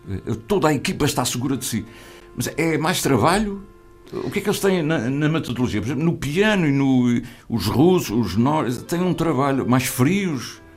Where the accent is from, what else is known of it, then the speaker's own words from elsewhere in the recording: Portugal; e somos portugueses, não é?